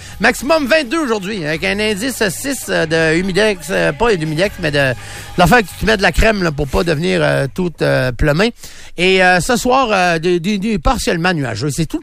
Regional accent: Chandler, Quebec, Canada; qui s'en vont vers Chandler, ma ville natale.

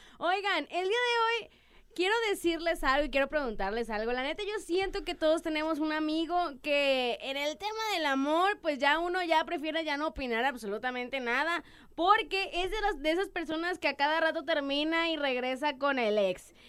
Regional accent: Veracruz, Mexico; Y pues ahorita fueron vistos en Veracruz, en mi pueblo, en mi rancho.

